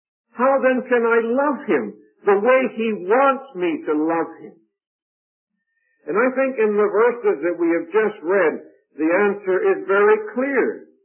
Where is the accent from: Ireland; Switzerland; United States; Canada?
Canada; now in Dominican Republic; I'm from Canada, and I've lived overseas in the Dominican Republic for over 30 years.